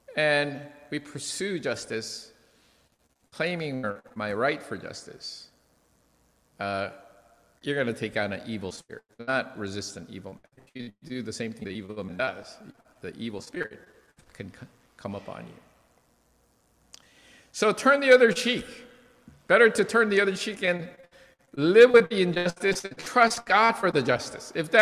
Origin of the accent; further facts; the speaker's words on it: United States; And this is especially not easy for Americans, because we grew up in America seeking justice.